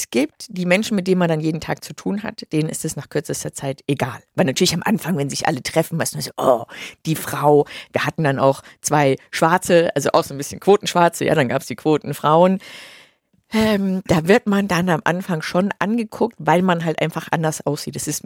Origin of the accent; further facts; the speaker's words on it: Bavaria, Germany; ich bin in Bayern aufgewachsen. Ich lebe jetzt auch wieder in Bayern.